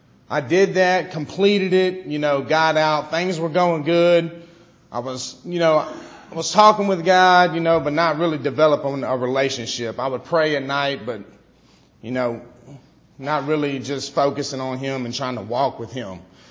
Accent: Baton Rouge, Louisiana, United States; I'm from Baton Rouge, Louisiana. Go Tigers. I know I'm in Florida.

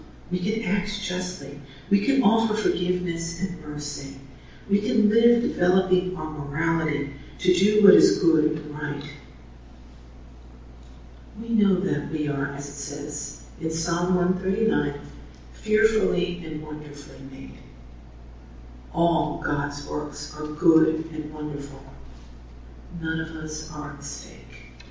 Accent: Fall River, Massachusetts, United States; here you should know that my grandmother had an accent of Boston and my hometown of Fall River, and it sounded a little like New York.

